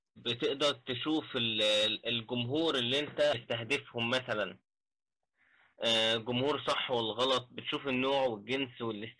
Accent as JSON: {"language": "Arabic", "country": "Egypt", "said": "من مصر، عندي 28 سنة."}